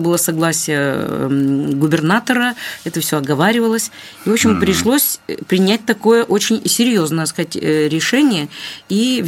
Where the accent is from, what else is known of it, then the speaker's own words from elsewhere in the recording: Russian North, Russia; поскольку я северянка и долгое время работала на кафедре